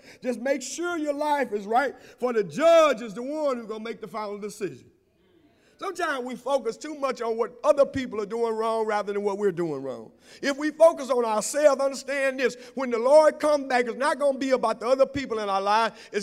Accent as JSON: {"language": "English", "region": "Texas", "country": "United States", "tie": "born or raised there", "said": "I remember when I was growing up in East Texas, we would plant peas and corn"}